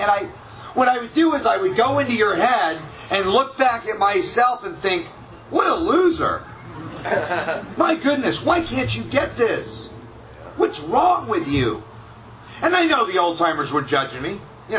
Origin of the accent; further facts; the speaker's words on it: California, United States; I'm from Southern California.